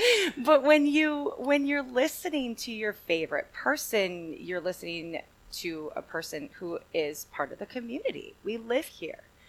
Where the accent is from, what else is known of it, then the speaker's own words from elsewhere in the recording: Stoughton, Wisconsin, United States; I remember when I first moved here, from the Madison area. I grew up in Stoughton.